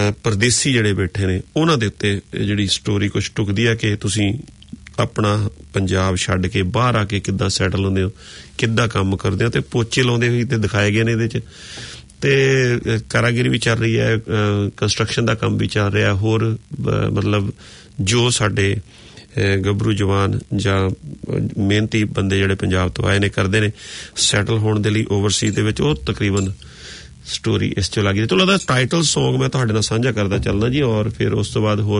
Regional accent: Punjab, India; now in New Zealand; ਅਸੀਂ ਇੰਡੀਆ ਜੰਮੇ ਪਲੇ ਅਤੇ ਇੱਥੇ ਆ ਕੇ ਹੁਣ ਇਸ ਕੋਲ ਮੁਲਕ ਨੂੰ ਆਪਣਾ ਮੁਲਕ ਬਣਾਇਆ ਤੇ ਹੁਣ ਅਸੀਂ ਨਿਊਜ਼ੀਲੈਂਡਰ ਹੋ ਗਏ ਜੀ, ਪਰ ਜਦੋਂ ਆਪਣੇ ਪਿੰਡ ਦੀ ਗੱਲ, ਆਪਣੇ ਸ਼ਹਿਰ ਦੀ ਗੱਲ, ਆਪਣੇ ਪੰਜਾਬ ਦੀ ਗੱਲ ਕਰੀਏ ਤੇ ਅਸੀਂ ਉਹਦੇ ਨਾਲ ਹਜੇ ਟੁੱਟੇ ਨਹੀਂ

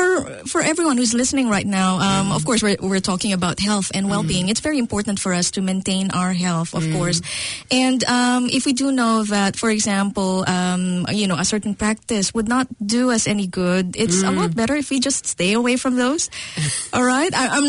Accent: Makati, Metro Manila, Philippines; now in New Zealand; I used to live in the city in the Philippines. I came from Makati, which is a commercial district.

